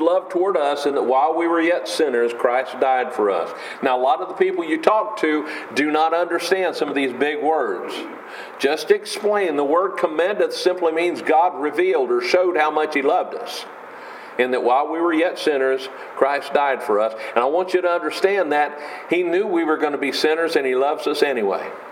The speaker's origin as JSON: {"language": "English", "town": "Baltimore", "region": "Maryland", "country": "United States", "tie": "born there", "said": "I was born in Baltimore. Didn't live there but a year, but I was born there."}